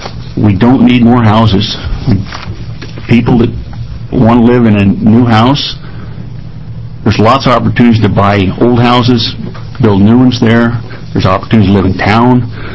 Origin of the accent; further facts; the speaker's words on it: Lebanon, Oregon, United States; from Lebanon, Linn County area.